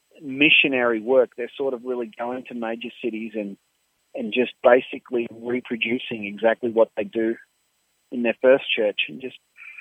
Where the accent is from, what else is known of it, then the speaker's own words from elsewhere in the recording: Australia; Just because I want people aware I'm from Australia